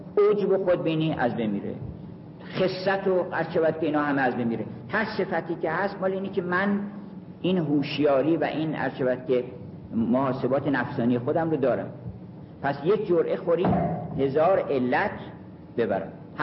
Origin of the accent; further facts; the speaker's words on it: Iran; من ایرانیم، هر ایرانی باید یک کاری بکنه که بگن چقدر ایرانی ها خوبن